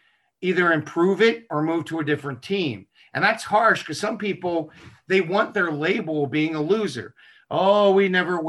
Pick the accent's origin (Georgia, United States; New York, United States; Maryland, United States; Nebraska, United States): Maryland, United States; Baltimore; Growing up in Baltimore, even though I grew up in the minority